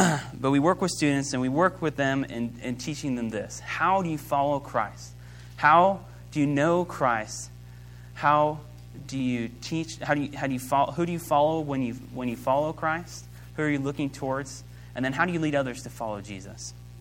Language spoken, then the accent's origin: English; Oklahoma, United States; me and my wife, we're from Oklahoma. That's where we grew up. That's not where I was born, but that's where she was born.